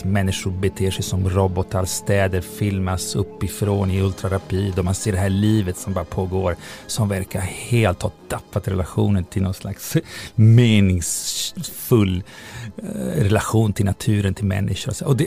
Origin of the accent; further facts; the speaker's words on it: Italy; Då fanns knappt dokumentärer, kan man säga. I alla fall inte i Italien där jag växte upp.